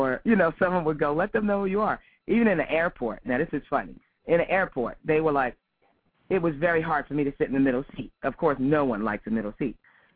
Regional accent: Philadelphia, Pennsylvania, United States; also born or lived in Bronx; now in California, United States; Well, I was born in the Bronx, raised in Philadelphia.

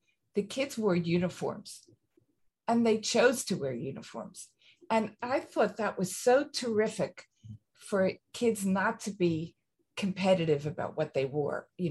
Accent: Philadelphia, Pennsylvania, United States; You know, Jason, I grew up in Philadelphia. I went to public schools.

